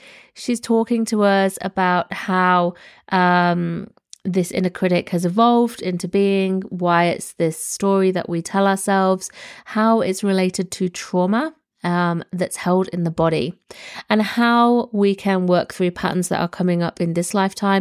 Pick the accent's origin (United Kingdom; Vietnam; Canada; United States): United Kingdom; England; moved away; growing up in the Midlands, which is not north and not south in the UK